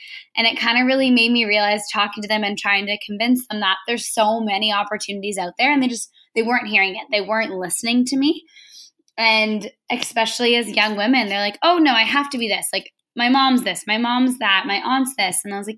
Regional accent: Nova Scotia, Canada; moved away as an adult; now in Fredericton, Canada; I've been born and raised in the Annapolis Valley in Nova Scotia, and I moved to Fredericton 5 years ago to pursue a biology degree at the University of New Brunswick.

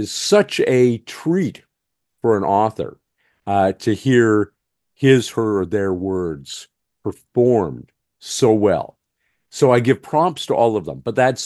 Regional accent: Canada; Just because Greg's Canadian, I'm Canadian.

